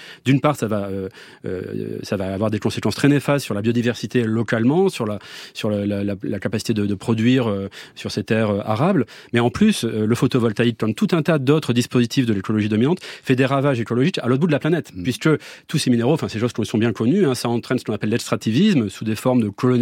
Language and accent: French; Nouvelle-Aquitaine, France; dans les Pyrénées-Atlantiques. plutôt occidentale, dans le petit village où vit mon frangin, ou pas loin de là où j'ai grandi